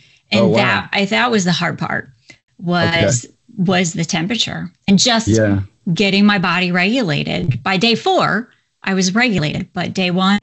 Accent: Iowa, United States; I could not train in heat and humidity. I'm from Iowa.

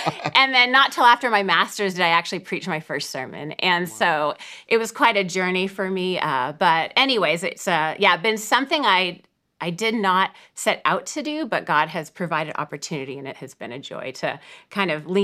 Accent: Napa, California, United States; So I'm from Napa, California. So grew up there in the Bay Area.

